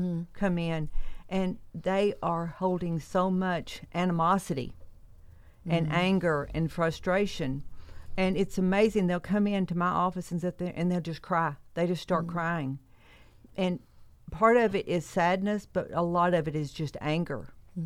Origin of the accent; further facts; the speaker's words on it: the South, United States; accent: southern; all she said was my southern accent and trying to speak Spanish.